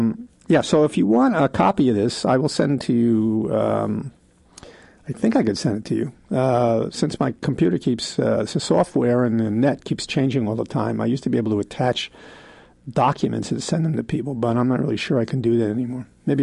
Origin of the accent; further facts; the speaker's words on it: New York, United States; back into my childhood about my experiences with Christmas and with Catholics and Jews and the way I grew up in New York.